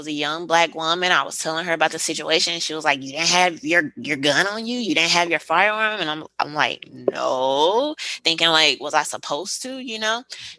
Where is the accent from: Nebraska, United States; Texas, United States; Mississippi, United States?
Mississippi, United States; I'm a YouTuber and a Second Amendment advocate. And so, you know, I'm from Mississippi, grew up in a really traditional, you know, Southern home.